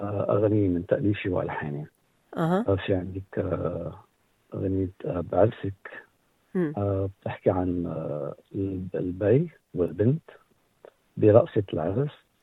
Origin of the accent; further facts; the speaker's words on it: Saghbine, Beqaa, Lebanon; now in Australia; أنا من ضايعة اسمه صغبين بالبقاع الغربي، وبالمناسبة بحب وجه تحية لكل أهل صغبين بصغبين وبالاغتراب.